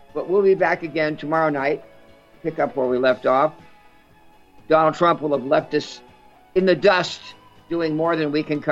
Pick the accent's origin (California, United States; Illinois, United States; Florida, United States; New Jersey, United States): California, United States; I grew up in California, so I, you know, remember Nancy Pelosi.